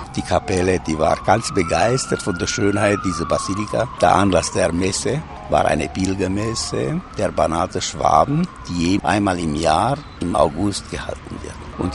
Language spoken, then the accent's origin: German; Șiria, Arad County, Romania; Ich stamme nämlich aus Schiria, Helburg, und dort habe ich angefangen, die Musik.